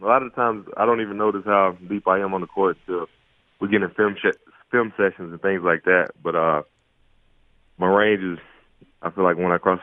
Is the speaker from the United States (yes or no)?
yes; Shelby, United States; Yeah, I mean, Shelby's a small town. So growing up there, high school sports is pretty much – the biggest thing around.